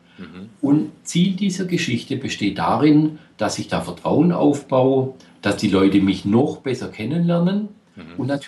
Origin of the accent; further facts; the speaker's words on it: Baden-Württemberg, Germany; Als Schwabe, da krümmt sich mir ja das Herz